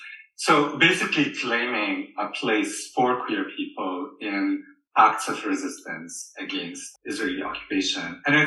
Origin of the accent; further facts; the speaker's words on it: Tripoli, North Governorate, Lebanon; His mother is from Tripoli, my hometown, mm-hmm. in Lebanon.